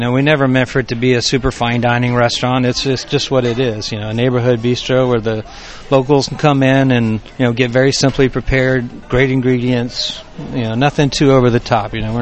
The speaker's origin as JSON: {"language": "English", "town": "Sulphur", "region": "Louisiana", "country": "United States", "tie": "born or raised there", "said": "it wasn't then when we grew up in Sulphur, Louisiana, weren't a lot of restaurants"}